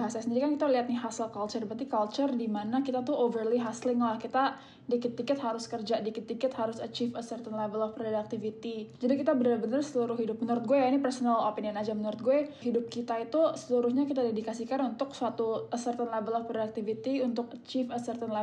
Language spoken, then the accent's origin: Indonesian; Jakarta, Indonesia; Ke latar belakang mungkin aku lahir dan besar memang di Jakarta.